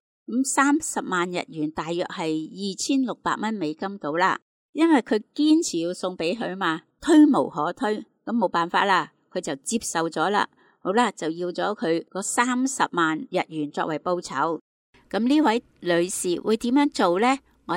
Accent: China; 好似我哋中国人都讲啦，路不拾遗，助人为快乐之本

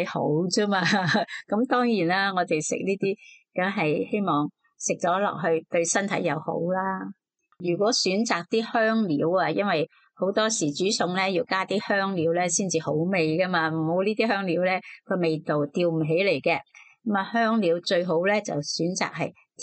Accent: China; 我哋中国人都有讲五行嘛

